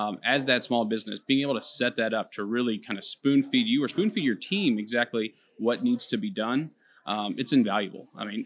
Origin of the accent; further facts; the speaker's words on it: Louisville, Kentucky, United States; Yeah, absolutely. I'm from Louisville, Kentucky. So I love being able to visit the Sunshine State here.